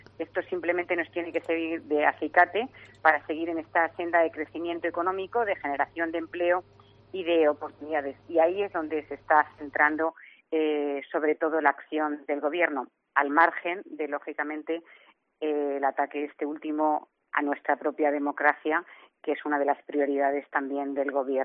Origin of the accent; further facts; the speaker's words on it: Cuenca, Castilla-La Mancha, Spain; como conquenses, como españoles, nos preocupa la unidad y la normalidad